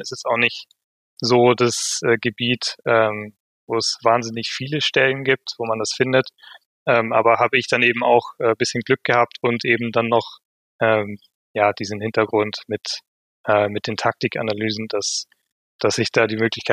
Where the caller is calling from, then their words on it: Vienna, Austria; Ich bin zugeschaltet aus dem sehr schönen Wien